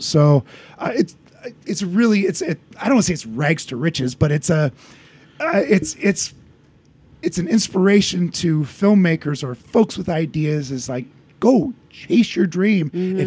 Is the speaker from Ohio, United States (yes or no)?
yes; Ohio, United States; Yeah, I grew up in Northwest Ohio where names were crazy pants